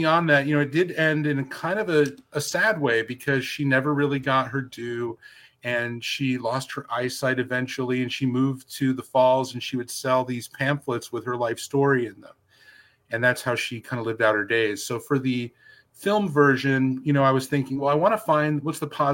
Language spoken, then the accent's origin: English; Frankfort, New York, United States; I grew up in near Utica, New York, in a little town called Frankfort, if anyone is familiar.